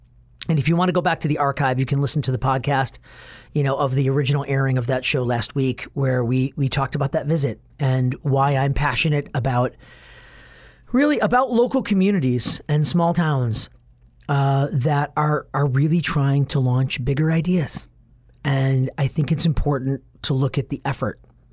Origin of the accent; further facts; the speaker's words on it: Harvard, Illinois, United States; I'm going to mention, you know, my hometown of Harvard, but I wanted to mention a Wisconsin town